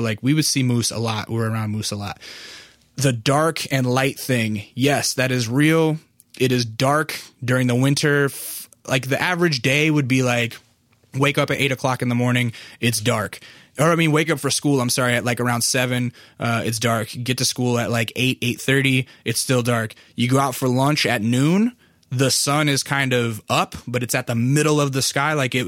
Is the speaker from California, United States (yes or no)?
no; North Pole, Alaska, United States; So first of all, I was raised in North Pole, Alaska. That is where my house is. That's where my family's address still is, right? North Pole, Alaska. It's not technically the North Pole. It is right outside of Fairbanks.